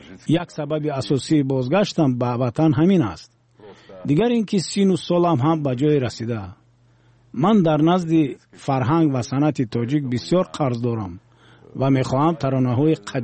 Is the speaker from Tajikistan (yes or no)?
yes; Tajikistan; حدود 5 سال کودکیم در مولاتاب آباد گذشت و بدتر به ریگر کوچ بستیم. در تاجیکستان 4 شهر بود که در آنها اساساً روستاوران زندگی میکردند.